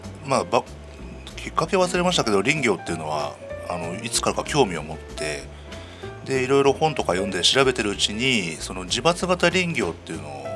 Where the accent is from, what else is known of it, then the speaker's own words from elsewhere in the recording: Zushi, Kanagawa, Japan; 神奈川県の逗子市ですね。